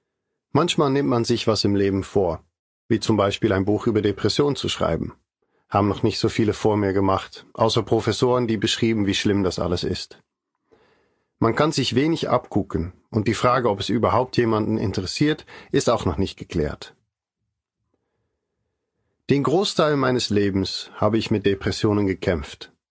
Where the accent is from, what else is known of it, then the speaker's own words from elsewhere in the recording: Ter Apel, Groningen, Netherlands; born there; German is a second language; Ich wurde geboren in Ter Apel, in Groningen, Holland.